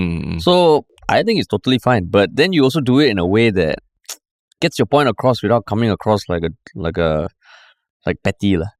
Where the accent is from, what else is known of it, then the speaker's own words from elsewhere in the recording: Singapore; Even like as a Singaporean, you're like, all this is true, but it's again, like something making Singapore sound fucking boring.